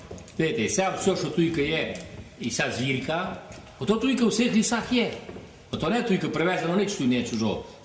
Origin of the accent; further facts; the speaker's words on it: Kolochava, Zakarpattia Oblast, Ukraine; ми з Колочави, ми закарпатці.